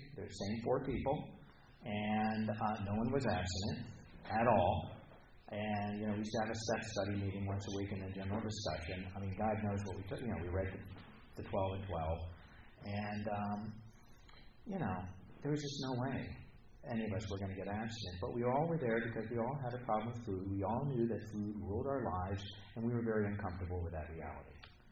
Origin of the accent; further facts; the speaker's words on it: Charlottesville, Virginia, United States; I'm an alcoholic from Charlottesville, Virginia, and I need to talk to somebody after the meeting